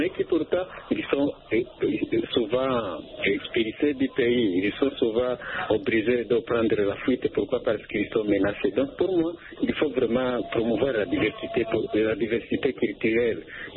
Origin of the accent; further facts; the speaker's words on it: Bujumbura, Bujumbura Mairie, Burundi; Écoutez, madame, chez nous à Bujumbura